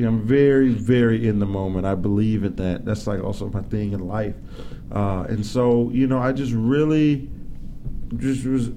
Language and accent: English; Seattle, Washington, United States; Yeah, I'm from Seattle.